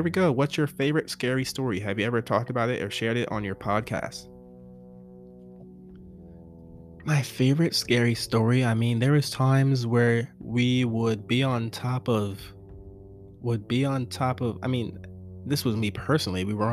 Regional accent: Chesapeake Beach, Maryland, United States; now in Texas, United States; I grew up in Chesapeake Beach, Maryland, in a town of like 4,000 people, super small town. And no one really left. But my dad, God, whoever you want to say, brought us to Texas 12 years later.

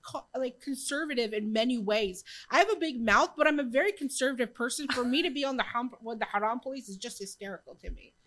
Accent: California, United States; people in the Arab world don't really understand my thinking because I grew up in California.

